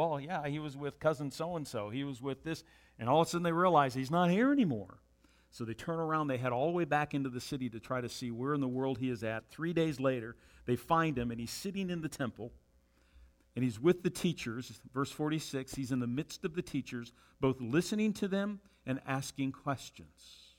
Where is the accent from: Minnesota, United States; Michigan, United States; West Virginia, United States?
Michigan, United States; I grew up outside of Detroit in a Jewish neighborhood